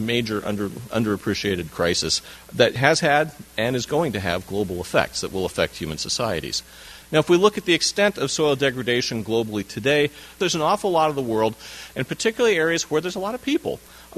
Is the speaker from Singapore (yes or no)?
no; Washington, United States; I've got a picture of Mount St. Helens up there because I'm from Washington State. It was the natural disaster in my own backyard.